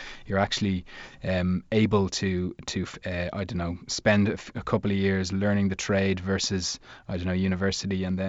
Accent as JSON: {"language": "English", "country": "Ireland", "said": "We're from the Republic."}